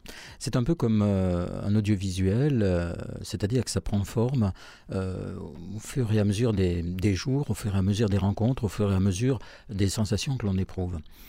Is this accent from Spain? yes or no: no; France; Ah oui, bien sûr, je suis français.